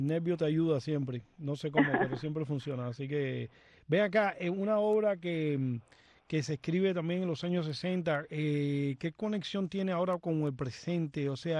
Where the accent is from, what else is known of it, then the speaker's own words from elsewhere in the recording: Cuba; now in Miami, United States; Sí, yo tuve el gusto de estar aquí cuando llegué de Cuba. Yo llegué hace 25 años y fui parte del grupo Prometeo